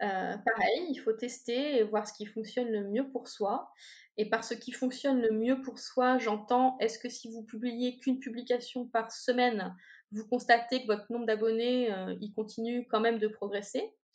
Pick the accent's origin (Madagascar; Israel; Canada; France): France; Normandy; je suis normande